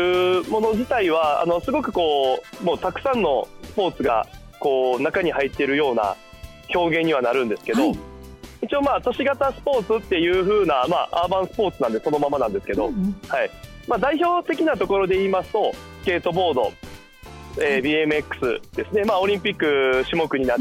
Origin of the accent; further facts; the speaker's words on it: Kansai, Japan; 僕関西出身なのもあって